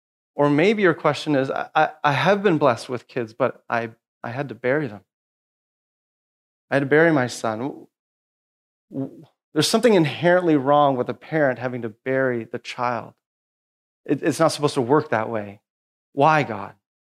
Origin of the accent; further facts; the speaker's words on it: Canada; born there; I don't know what my life would be like If I wasn't born in the 70s in Canada